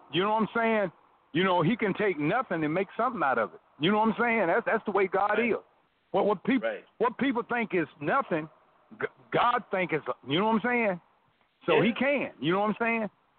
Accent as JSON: {"language": "English", "region": "Tennessee", "country": "United States", "tie": "born or raised there", "said": "And where I was raised at in Tennessee in Dixon County, it wasn't sisters"}